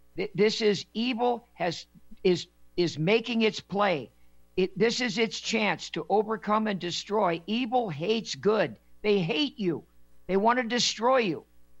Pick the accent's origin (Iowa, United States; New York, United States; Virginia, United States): New York, United States; born there; I was born in Upper Manhattan at the Flower Fifth Avenue Hospital.